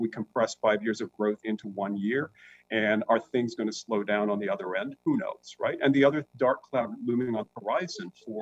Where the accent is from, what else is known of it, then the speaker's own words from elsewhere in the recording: London, United Kingdom; moved away; also born or lived in Tanzania / Canada; So my basic background, I was born in Africa of all places. So I was born in Tanzania, Africa, you know, and I was very young when my parents then moved to the UK. So I grew up in London, did all of my early schooling in London.